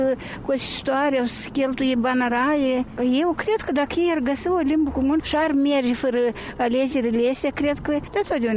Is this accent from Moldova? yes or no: yes; Moldova; la noi în Moldova nu sunt moldoveni cu inimă și cu durere